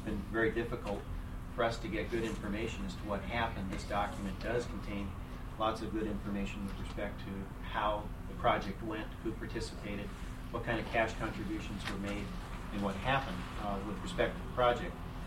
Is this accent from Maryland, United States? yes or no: no; Fairbanks, Alaska, United States; I'm from Fairbanks, Alaska.